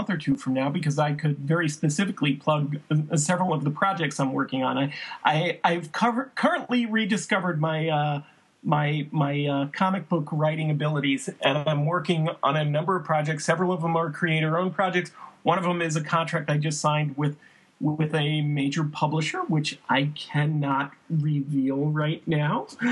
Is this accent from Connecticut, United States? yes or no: no; Brooklyn, New York, United States; and I grew up in Brooklyn, and in the winter I have these memories of sitting around my friend Johnny Albarico's dining room table